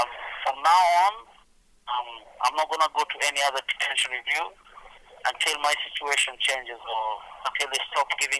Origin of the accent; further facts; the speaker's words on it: Somalia; now in Canada; I came from Somalia and came here as a conventional refugee. And I've been in Canada for 15 years now.